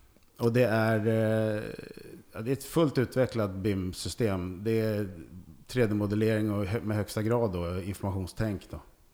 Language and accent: Swedish; Sweden; moved away as an adult; Jag var singel helt enkelt just då, så jag var ingen som höll mig hemma i Sverige.